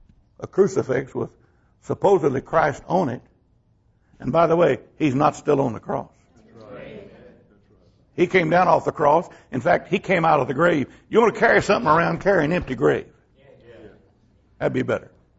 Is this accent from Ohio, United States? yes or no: no; Texas, United States; raised in America. I'm a Texan. I'm an American.